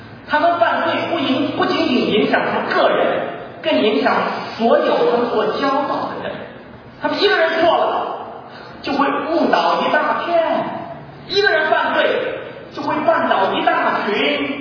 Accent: China; 我们中国人呢，太子党高干子弟啊，因着他们的特殊地位犯了罪，就有特殊待遇。

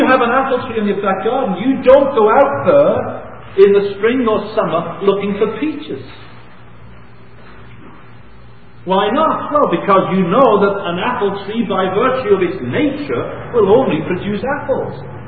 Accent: England, United Kingdom; now in Canada; It's many years ago when we came from England to Canada.

